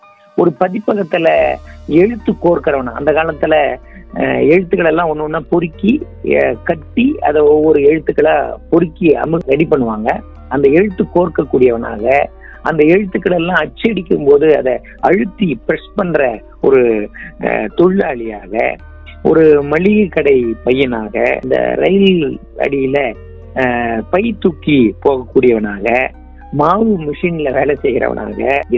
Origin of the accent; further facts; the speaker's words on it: Gingee, Tamil Nadu, India; செஞ்சி என்னுடைய சொந்த ஊர்.